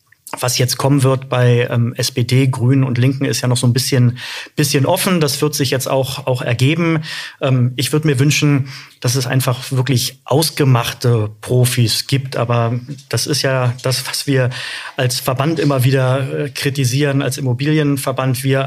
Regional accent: Berlin, Germany; born there; am Ende meine Geburtsstadt, hier die Hauptstadt, als stärkste Partei anführen.

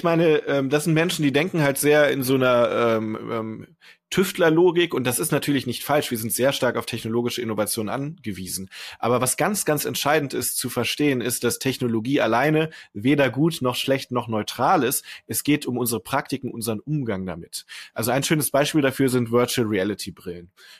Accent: Düsseldorf, North Rhine-Westphalia, Germany; Also ich komme aus dem Rheinland, da gibt es den Karneval. Karneval ist ganz klassisch eine Funktion. In Düsseldorf, wo ich herkomme

